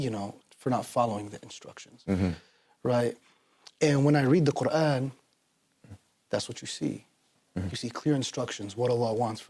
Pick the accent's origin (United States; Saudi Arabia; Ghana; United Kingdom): United States; Paterson, New Jersey; Yeah, I'm from Patterson.